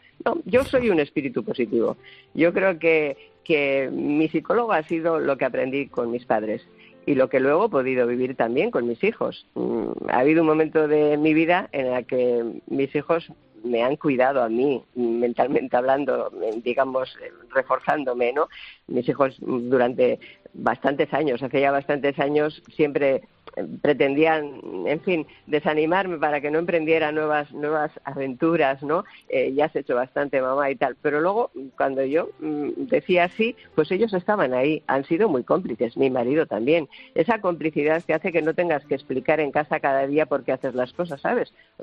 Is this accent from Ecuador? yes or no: no; Basque Country, Spain; soy una vasca mestiza, o sea, una vasca auténtica, y soy vasca porque soy española. Porque, a ver, ser vasca es para un ciudadano español, en fin, pues un lugar de residencia, ¿no? Soy vecina del País Vasco